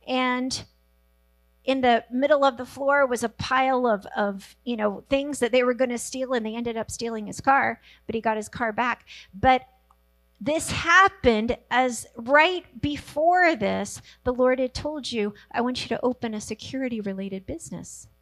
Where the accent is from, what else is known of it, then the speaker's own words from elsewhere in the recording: Virginia, United States; I was from Virginia. We all left our homes because God called us to a place where he was doing something special.